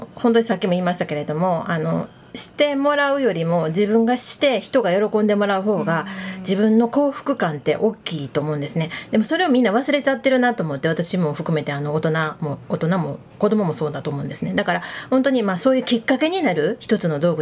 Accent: Kyoto, Japan; 私も京都の出身なので

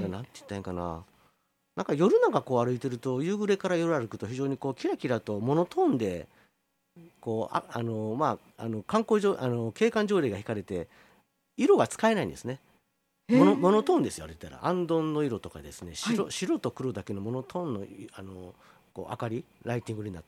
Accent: Kyoto, Japan; 私は鈴鹿山あたりなんですけども、

